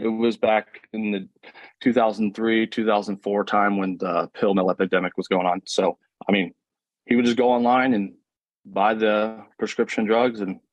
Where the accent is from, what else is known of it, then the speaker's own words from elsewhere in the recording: Orlando, Florida, United States; I'm from Orlando, Florida. I grew up with the all-American family.